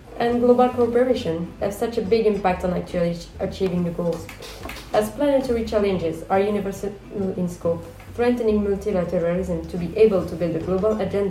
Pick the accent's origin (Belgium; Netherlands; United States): Belgium; English is a second language; I'm from Belgium. We are all sustainable development students from the KU Leuven